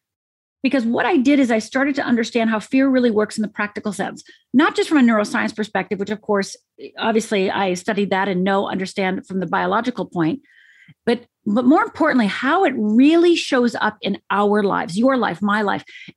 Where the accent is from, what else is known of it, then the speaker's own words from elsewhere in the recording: Michigan, United States; I'm from Upper Michigan. I'm finished. We aren't afraid and we don't feel, Michael.